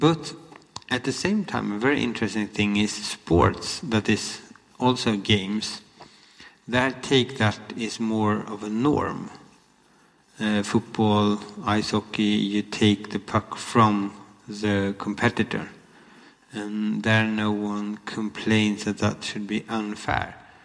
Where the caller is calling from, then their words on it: Sweden; I'm sending a message from Sweden.